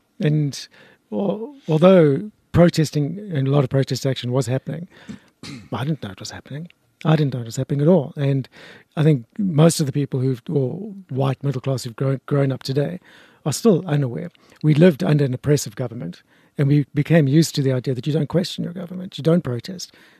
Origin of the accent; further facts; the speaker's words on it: Parkhurst, Gauteng, South Africa; And oddly enough, I grew up in Parkhurst.